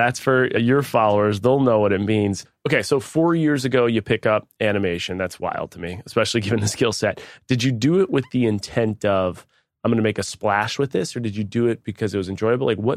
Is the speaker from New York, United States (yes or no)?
yes; Buffalo, New York, United States; So let's just say Susie in Buffalo, New York, that's my hometown.